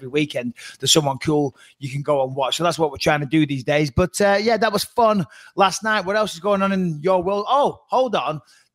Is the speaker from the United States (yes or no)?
no; Clitheroe, North West England, United Kingdom; I never went to many concerts growing up in Clitheroe